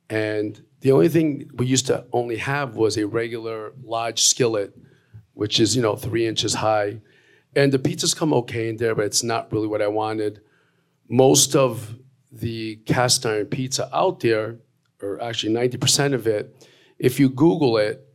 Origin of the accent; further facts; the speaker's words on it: Bridgeport, Connecticut, United States; also born or lived in Montreal, Canada; So I'm originally from Montreal, moved to Bridgeport in 1972. Grew up in Bridgeport for a good part of my life. Then we moved to Trumbull.